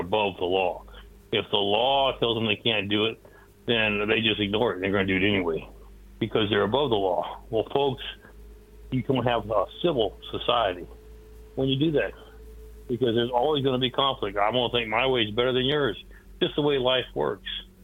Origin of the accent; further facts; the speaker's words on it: Columbia, South Carolina, United States; we're right down the street from Charlotte in Columbia, South Carolina, my hometown.